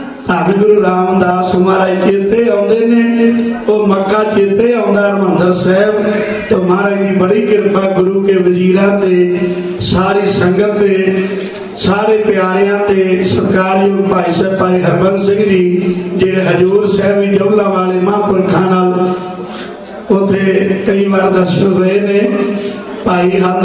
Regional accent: Pir Muhammad, Punjab, India; ਤੇ 94 ਤੱਕ ਮੇਰਾ ਪਿੰਡ ਰਸਤੇ ਹੀ ਸੀ ਅੰਮ੍ਰਿਤਸਰ ਦੇ ਪੀਰ ਮੁਹੰਮਦ।

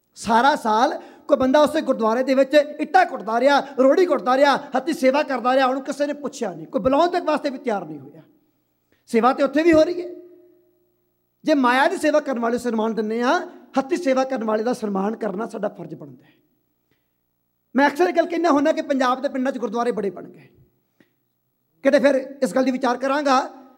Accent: Punjab, India; ਕਿਉਂਕਿ ਅਸੀਂ ਪਿੰਡਾਂ ਤੋਂ ਬਿਲੋਂਗ ਕਰਦੇ ਹਾਂ, ਪੰਜਾਬ ਦੇ ਪਿੰਡਾਂ 'ਚੋਂ ਆਏ ਹਾਂ, ਸਾਡੀਆਂ ਜੜ੍ਹਾਂ ਉੱਥੇ ਨੇ।

